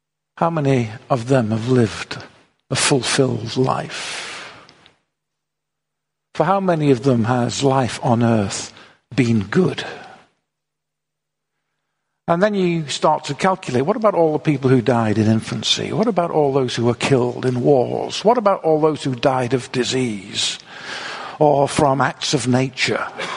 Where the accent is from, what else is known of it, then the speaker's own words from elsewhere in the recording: Manchester, North West England, United Kingdom; When I was growing up in Manchester, I was in an area which was quite near to where what we then call the Moors murders took place.